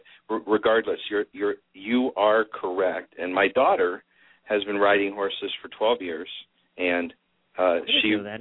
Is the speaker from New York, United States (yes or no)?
no; New Holland, Pennsylvania, United States; Okay, I grew up in New Holland, Pennsylvania